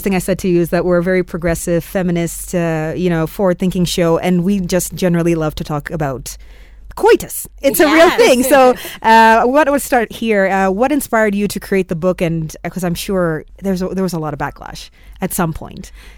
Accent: Mombasa, Mombasa County, Kenya; Also growing up here in Kenya, I grew up in Mombasa, which is even more conservative, and I'm, considered an Asian woman.

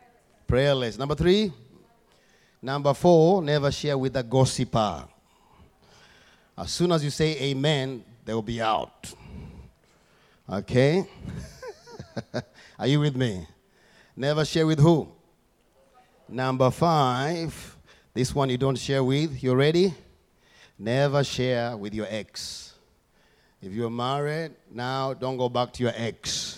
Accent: Kenya; I was born and raised in Africa, as you're aware, as you know. We're not really good at short races. We are good at long distance, especially in Kenya.

